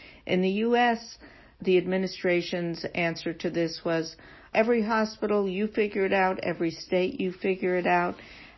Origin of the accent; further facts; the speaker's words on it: New York, United States; and I'm a New Yorker, in New York